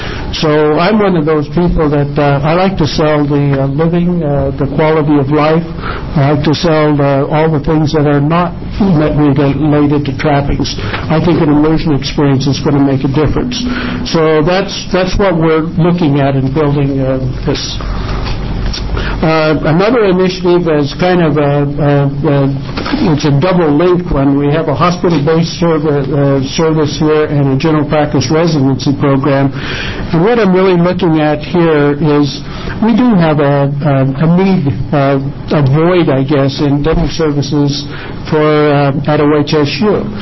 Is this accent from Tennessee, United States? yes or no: no; Lakeview, Oregon, United States; I am an Oregonian. I was born and I grew up in Lakeview. And if there's any place in Oregon that's rural, it is Lakeview.